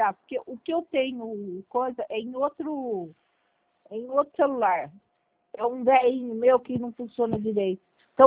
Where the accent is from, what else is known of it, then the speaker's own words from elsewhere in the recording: Cabreúva, São Paulo, Brazil; now in Jundiaí, Brazil; Porque eu sou de Cabreúva, eu trabalho em Cabreúva, entendeu? Eu moro em Jundiaí, mas trabalho em Cabreúva.